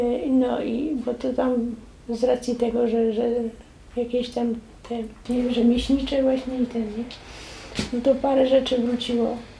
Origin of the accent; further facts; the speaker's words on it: Andrychów, Lesser Poland, Poland; Urodziłam się w Andrychowie, jestem z Andrychowianką, z dziada, pradziada. Mogę powiedzieć, że po kądzieli.